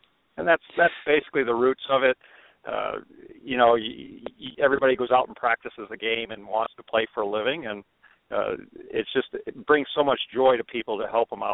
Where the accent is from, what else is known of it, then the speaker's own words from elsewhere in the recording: Michigan, United States; golf was just a fun summer sport growing up in Michigan.